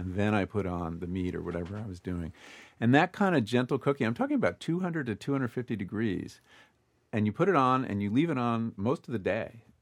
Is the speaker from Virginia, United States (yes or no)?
no; Berkeley, California, United States; You know, I come from Berkeley.